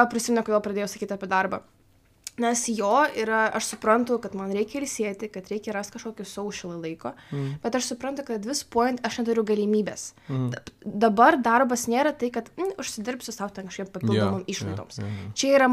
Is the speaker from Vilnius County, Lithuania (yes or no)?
yes; Vilnius, Vilnius County, Lithuania; aš labai seniai buvau namie, aš iš Vilniaus.